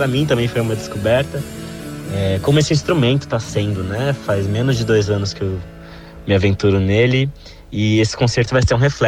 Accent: São Paulo, Brazil; Meu início na música foi aos 5 anos em São Paulo, minha cidade natal

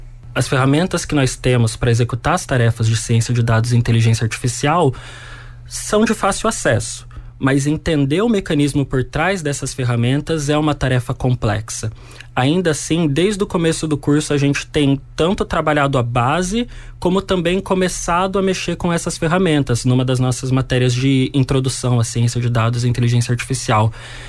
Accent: Londrina, Paraná, Brazil; tenho 24 anos e sou daqui de Londrina.

